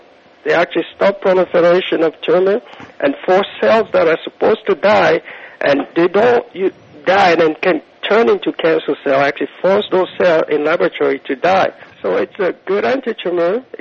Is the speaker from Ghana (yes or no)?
yes; Ghana; also born or lived in Togo; We both of us actually grew up in West Africa. I'm more from Ghana, between Ghana and Togo